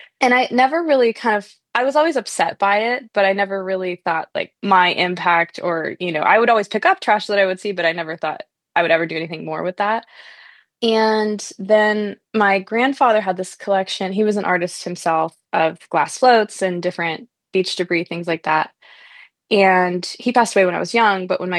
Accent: Alaska, United States; I love the Kenai River. I grew up fishing on the Kenai.

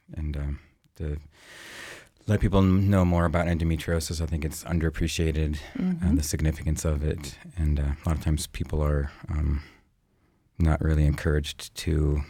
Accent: North Dakota, United States; And I'm from North Dakota, and there's a huge need for that.

